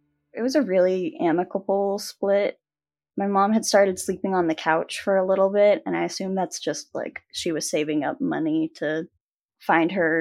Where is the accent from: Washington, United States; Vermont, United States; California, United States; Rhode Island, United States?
Washington, United States; Rochester; So I grew up in Rochester, Washington with them.